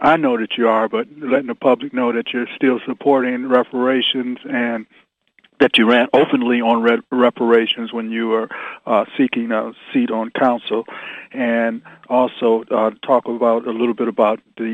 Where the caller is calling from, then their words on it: Washington, District of Columbia, United States; I'm calling from Washington, D.C.